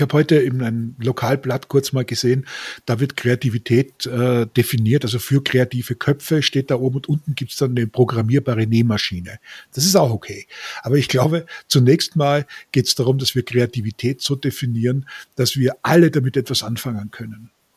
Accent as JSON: {"language": "German", "country": "Austria", "tie": "born there", "said": "ich bin geborener Österreicher"}